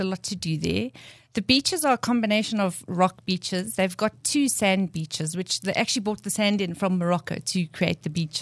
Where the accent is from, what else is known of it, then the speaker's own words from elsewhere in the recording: South Africa; traveling as a South African when you're paying in euros gets a bit tricky